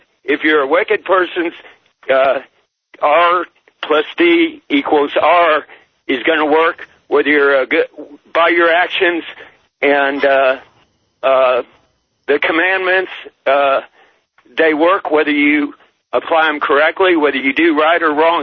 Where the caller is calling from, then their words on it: Bridgeville, California, United States; from Bridgeville, California, up here in near Oregon, almost.